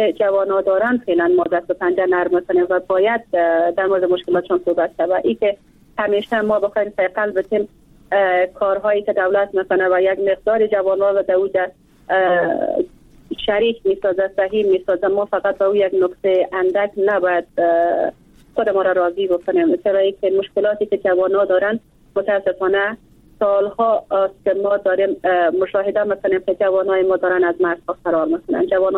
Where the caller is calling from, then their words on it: Bamyan, Afghanistan; از ولایت بامیان هستم،